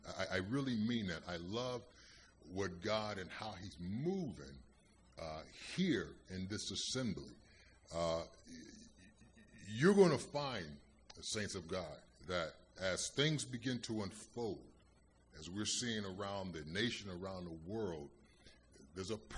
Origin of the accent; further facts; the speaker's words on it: Youngstown, Ohio, United States; moved away; When I moved to Manchester from Youngstown, Ohio. I grew up in a predominantly black environment, so, you know, the playgrounds, we played on the city we come from, you know, was different.